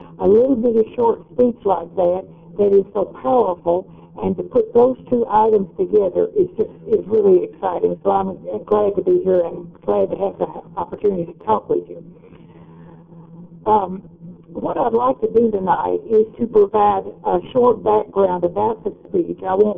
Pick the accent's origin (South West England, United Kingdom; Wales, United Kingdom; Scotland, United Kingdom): Scotland, United Kingdom; Glasgow; I'm from Glasgow, and Glasgow might be a little bit larger